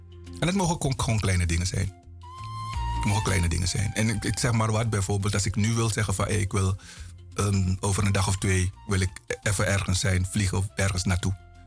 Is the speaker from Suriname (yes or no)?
yes; Paramaribo, Suriname; Ik ben in Paramaribo opgegroeid.